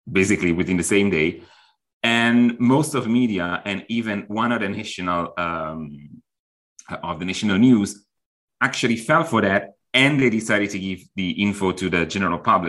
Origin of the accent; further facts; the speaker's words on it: Milan, Lombardy, Italy; English is a second language; which in a way it's weird because I'm from Milan